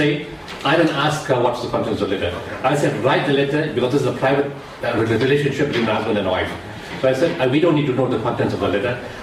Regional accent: South Africa; even after I spoke to her as a South African, she still didn't trust anybody.

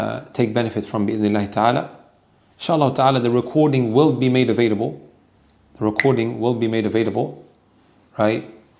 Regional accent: Netherlands; now in United Kingdom; I was not born in the UK, I was born in the Netherlands. I grew up watching Cartoon Network and Nickelodeon.

